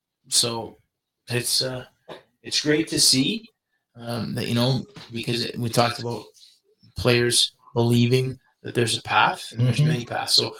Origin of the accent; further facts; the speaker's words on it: Canada; I think this is the first time I've been so excited as a Canadian soccer fan to see the team play and to play.